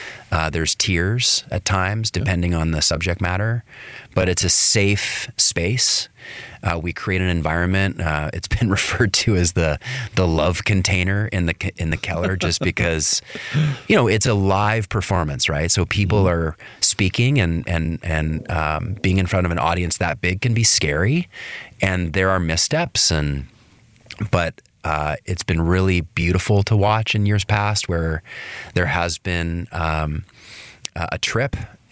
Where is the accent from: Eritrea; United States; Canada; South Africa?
Canada; Vancouver, British Columbia; I've been to the Big TED Conference in Vancouver, British Columbia, my hometown.